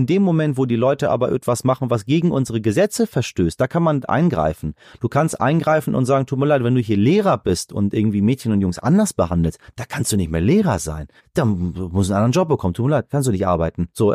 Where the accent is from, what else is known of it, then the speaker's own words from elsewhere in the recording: Iran; now in Germany; Ich spreche fließend Deutsch, ich habe keine Straftaten, lebe in diesem Land, zahle meine Steuern, aber ich sehe mich immer mehr als Iraner.